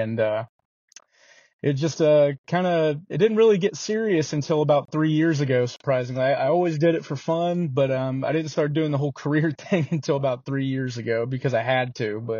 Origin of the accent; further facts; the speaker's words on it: Ohio, United States; Well, don't throw nothing at me, but I'm originally from Ohio.